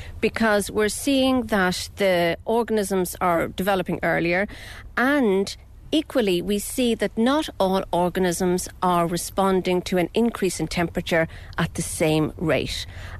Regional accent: Leinster, Ireland; I'm from the Cooley Peninsula in County Louth, and I grew up on a small farm there, so I was kind of always interested in conservation.

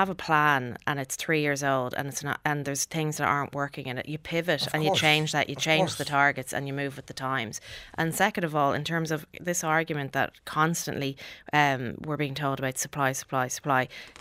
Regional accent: Bray, County Wicklow, Ireland; also born or lived in Navan; now in Dún Laoghaire, Ireland; I'm from the Bray area, lived out in Navan, now live in Dunleary myself.

